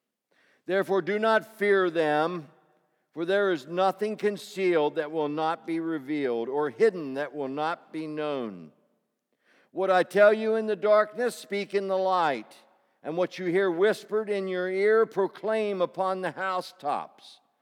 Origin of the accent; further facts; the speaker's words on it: Glen Rock, Pennsylvania, United States; from Glen Rock, Pennsylvania.